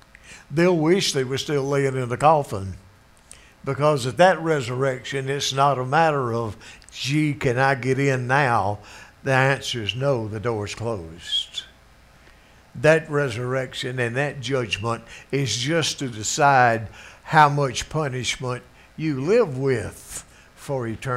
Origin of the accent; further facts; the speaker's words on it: Greenville, South Carolina, United States; I'm from Greenville, South Carolina, which is on the news because of the debate last night.